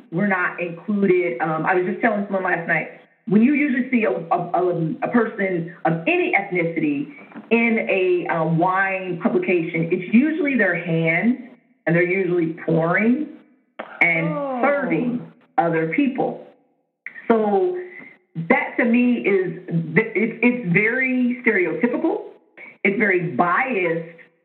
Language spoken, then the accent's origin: English; Germany; So I grew up in Europe. I'm a military brat. So I grew up in Germany. So I have a family that speaks multiple languages.